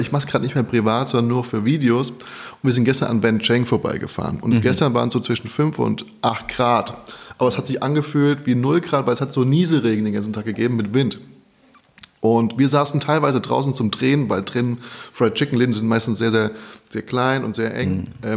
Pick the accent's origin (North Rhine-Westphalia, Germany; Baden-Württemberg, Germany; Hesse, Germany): Hesse, Germany; Frankfurt; now in Berlin, Germany